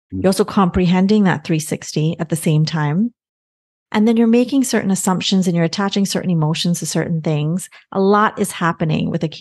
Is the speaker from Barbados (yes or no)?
yes; Barbados; also born or lived in New York; I remember like in growing up in Barbados, I feel like a lot of people have that kind of, it's a warmth